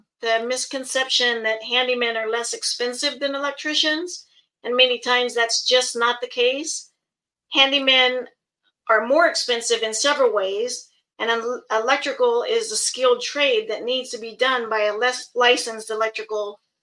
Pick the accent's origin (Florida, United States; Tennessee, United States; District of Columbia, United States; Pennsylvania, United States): Florida, United States; I'm born and raised in Florida.